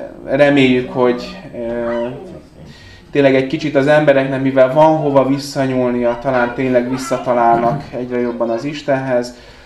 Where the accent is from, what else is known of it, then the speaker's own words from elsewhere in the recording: Budapest, Hungary; now in Sáregres, Hungary; én pesti gyerek vagyok, vagy inkább budai gyerek vagyok, az ugye még egy kategóriával másabb, mert tudjuk, hogy ugye a Pest az Budához képest vidék, tehát budai gyerekként Sáregresre mentem